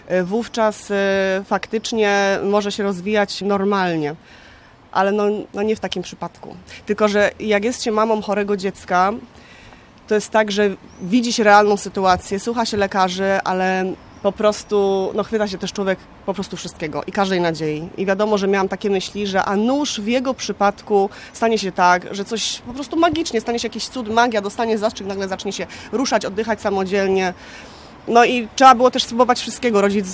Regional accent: Poznań, Greater Poland Voivodeship, Poland; jestem poznanianką.

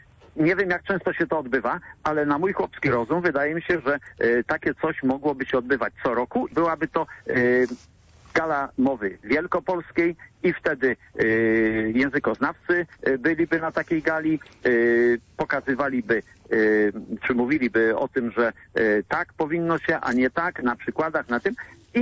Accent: Poznań, Greater Poland Voivodeship, Poland; my poznaniacy, za przeproszeniem, nie powiem co, nie mieliśmy tam do powiedzenia

